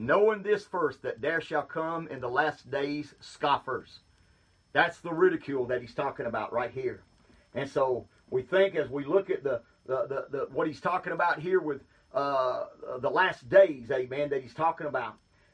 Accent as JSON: {"language": "English", "region": "Georgia", "country": "United States", "said": "He knew I was a Baptist, amen, and He knew I was from Georgia."}